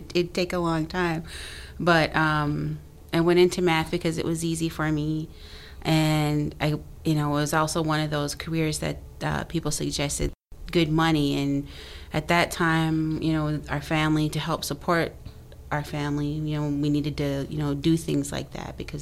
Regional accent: Leech Lake, Minnesota, United States; And but I grew up in Leech Lake. Leech Lake is my home. I grew up in the woods in Leech Lake. My father, we lived a very traditional lifestyle. I grew up without electricity, water.

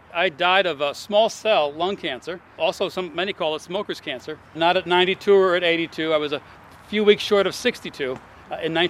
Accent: Havre, Montana, United States; now in Winona, United States; After the war, I went back to my hometown of Havre, Montana

